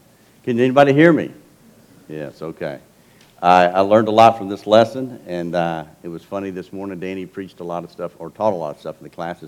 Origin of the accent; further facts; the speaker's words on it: Texas, United States; I'm a Texan as well, and I have a favorite story from Texas history.